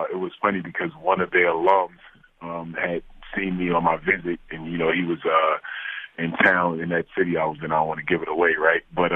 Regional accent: Orange, New Jersey, United States; also born or lived in Roselle; So, you know, I grew up in Orange, New Jersey, and then I moved to Roselle, and I had that growth spurt.

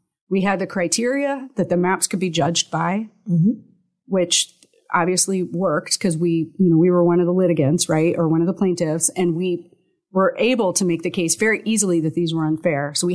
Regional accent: Shelby, Ohio, United States; I grew up in Shelby, just north of Mansfield, because my parents bought a bakery and a diner.

